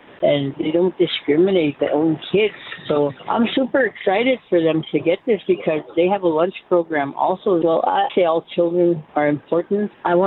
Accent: Sandy Beach, Alberta, Canada; I was raised in Sandy Beach, though, outside of Edmonton, on the other side of Alexander. That's where I was raised, in a log house.

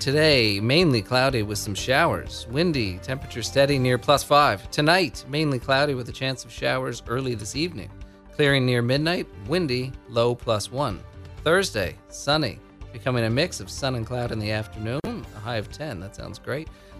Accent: Ontario, Canada; also born or lived in Hamilton, Ontario / Nova Scotia / United Kingdom / Honolulu, Hawaii; So I'm sort of, I always say, sort of from all over the place. I was born in Hamilton, Ontario. I was just talking with Scott about that. I grew up in Ontario, Nova Scotia, overseas a couple of times.

